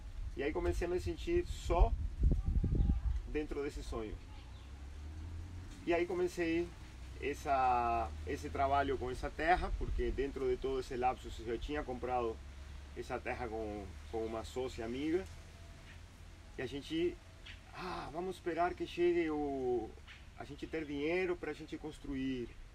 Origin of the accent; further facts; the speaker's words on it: Uruguay; moved away as an adult; also born or lived in Santa Catarina; now in Salvador, Brazil; Eu sou uruguaio, saí com 22 anos de lá para morar na praia.